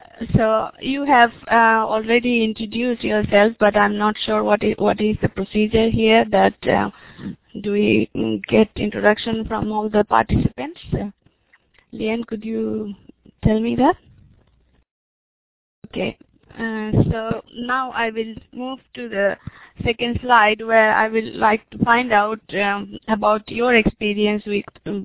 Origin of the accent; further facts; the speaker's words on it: India; moved away as an adult; I was born and brought up in India